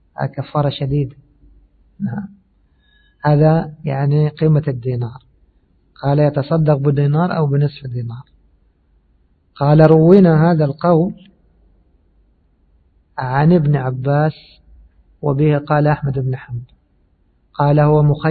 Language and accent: Arabic; Egypt; طبعا كلمة عبيط هذه معروفة عندنا في مصر